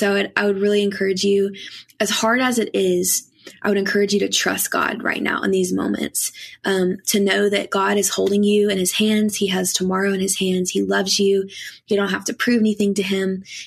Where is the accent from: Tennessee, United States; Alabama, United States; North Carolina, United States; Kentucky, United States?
Kentucky, United States; 'cause I grew up in Kentucky. So I grew up listening to bluegrass music all the time